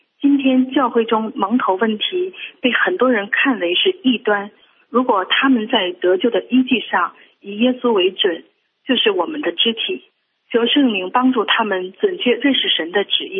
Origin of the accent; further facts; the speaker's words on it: Heilongjiang, China; 我是黑龙江的